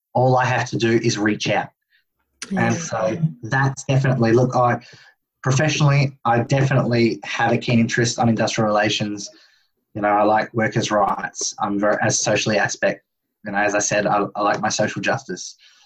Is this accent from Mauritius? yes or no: yes; Mauritius; Obviously, having a cultural background, I love my Indian food. I love my Italian food. I love my Mauritian food, because I'm from Mauritius, which is Indian-inspired.